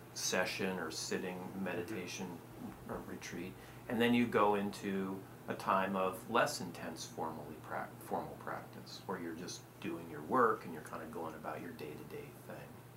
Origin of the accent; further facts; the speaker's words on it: Portland, Oregon, United States; I lived in Portland for a long time before I became a Buddhist I grew up in Portland and lived here for about 10 years as a lay Buddhist.